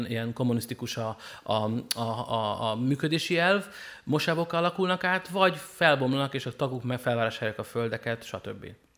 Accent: Hungary; én is Magyarországon nőttem föl, a Fradiba birkoztam, a Honvédba kajakoztam

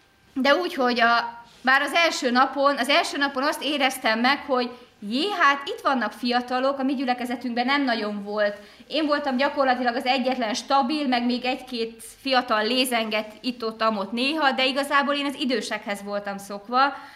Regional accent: Csengőd, Bács-Kiskun, Hungary; tehát ahonnan én jövök, Csengőd-Páhi Kaskantyú, egy lelkésze

